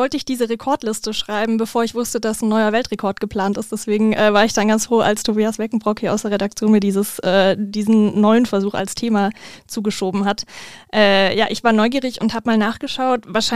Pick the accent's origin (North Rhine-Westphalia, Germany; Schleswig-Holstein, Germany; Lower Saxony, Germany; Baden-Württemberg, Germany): Baden-Württemberg, Germany; ich bin ja eigentlich Schwäbin